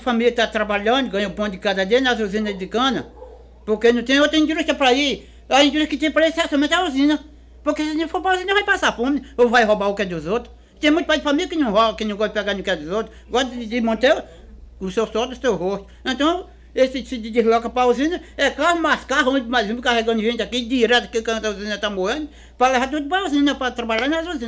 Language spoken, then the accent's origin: Portuguese; Rio Tinto, Paraíba, Brazil; Na minha infância, que eu vim de Rio Tinto